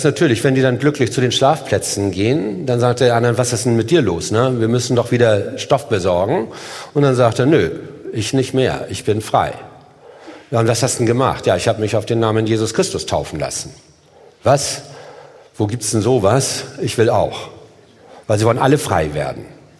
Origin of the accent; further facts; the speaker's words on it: Hamburg, Germany; Ich komme nicht aus Deutschland, das sage ich immer, ne? Ich komme aus Hamburg.